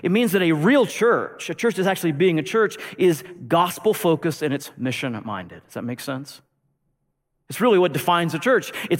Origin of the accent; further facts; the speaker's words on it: United States; I love being an American, but I recognize that's a weakness in our culture.